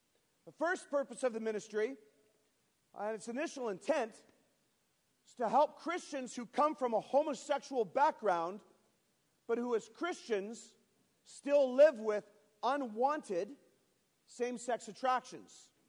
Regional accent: Halifax, Nova Scotia, Canada; I come from Halifax, Nova Scotia. I don't know how familiar you are with Canadian geography, but Halifax is about 500 miles northeast of Maine and right on the Atlantic Ocean. Very beautiful place

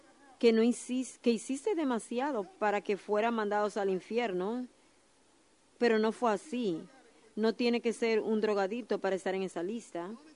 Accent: New York, United States; born there; now in Georgia, United States; Yo nací en Nueva York y ahora estoy en Georgia, en Gwinnett

